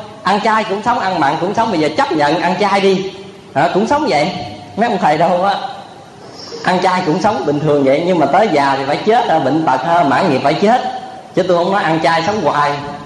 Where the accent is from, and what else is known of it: Vĩnh Long, Vietnam; born or raised there